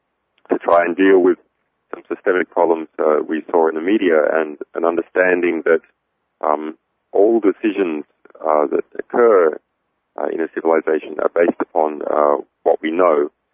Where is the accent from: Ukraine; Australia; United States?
Australia; Magnetic Island, Queensland; born there; So, I'm an Australian. I was born on a little island called Magnetic Island in the Pacific. I've been an activist for a long time since I was a teenager in Australia.